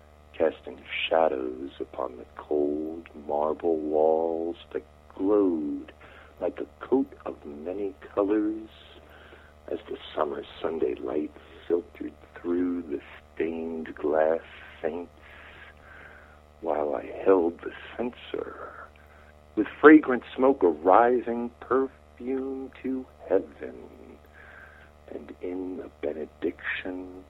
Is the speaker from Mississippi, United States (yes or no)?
no; Queens, New York, United States; That's because I'm from Southern Queens.